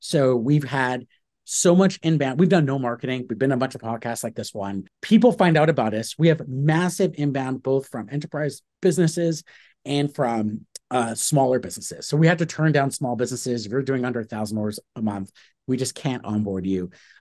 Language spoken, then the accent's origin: English; Toronto, Ontario, Canada; I'm from Toronto, Canada.